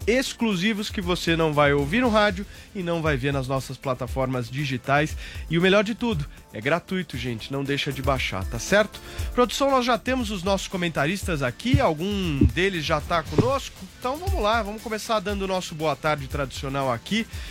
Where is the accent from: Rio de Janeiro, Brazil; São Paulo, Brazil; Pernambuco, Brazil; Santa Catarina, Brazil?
São Paulo, Brazil; hoje um dia importantíssimo a todos nós que somos paulistas